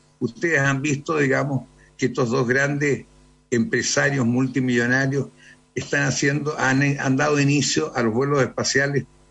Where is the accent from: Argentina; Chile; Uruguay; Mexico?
Chile; nosotros como chilenos tenemos primera fila